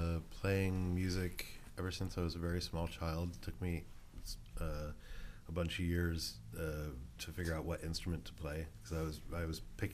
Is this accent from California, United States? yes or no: yes; Santa Cruz, California, United States; where I was growing up in Santa Cruz, and started doing shows, you know, right about 15, 16 years old